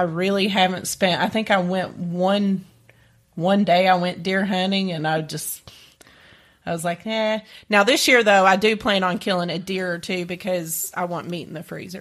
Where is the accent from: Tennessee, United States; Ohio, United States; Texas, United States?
Tennessee, United States; moved away as an adult; So I grew up in East Tennessee.